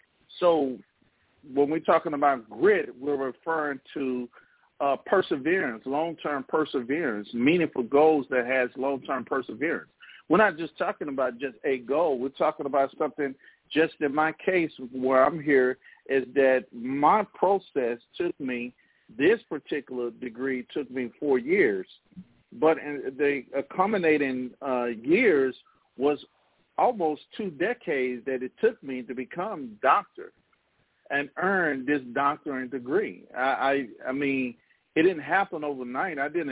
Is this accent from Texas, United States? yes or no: no; Louisiana, United States; I'm from Louisiana. I have no idea what that's about.